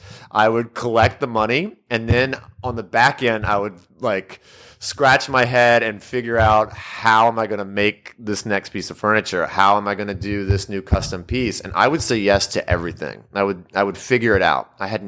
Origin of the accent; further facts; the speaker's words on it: Louisiana, United States; I graduated from college at the University of Southern Mississippi and moved back to my home state of Louisiana.